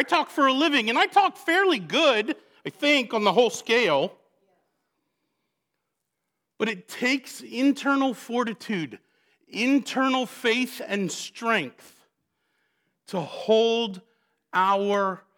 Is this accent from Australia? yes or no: no; Boston, Massachusetts, United States; It was exactly like what when I was growing up in Boston.